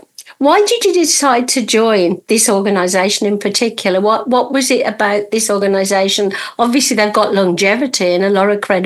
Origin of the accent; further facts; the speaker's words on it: Birmingham, West Midlands, United Kingdom; accent: Birmingham; my accent is from Birmingham and it's supposed to be the worst one in the world.